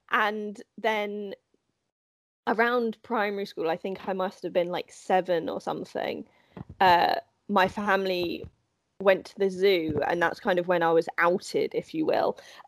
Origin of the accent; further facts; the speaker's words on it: East of England, United Kingdom; So I'm from Hertfordshire in the UK, so it's just north of London. I was born here and I live here currently.